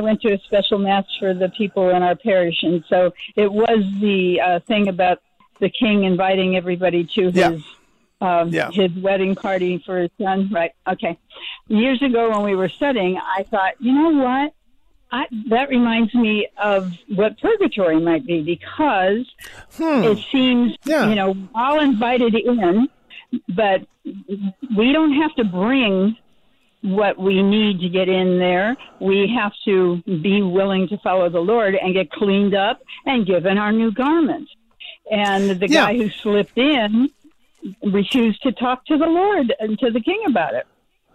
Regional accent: Michigan, United States; You've got the heat that's moist, right? I came from Michigan

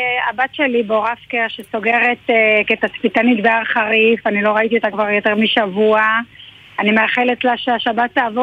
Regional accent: Ashdod, Southern District, Israel; also born or lived in Sde Uziyahu; אני במקור משדה עוזיה, אבל עליתי, באנו לאשדוד מאוד צעירים, אבל כן, אני במקור מאשדוד, הילדים גדלו באשדוד.

